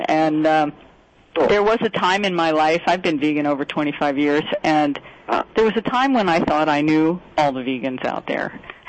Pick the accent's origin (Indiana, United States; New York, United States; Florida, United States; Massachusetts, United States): New York, United States; Well, I'm from New York, and I've lived all around the world, and I did go to college in Pennsylvania at Bucknell University.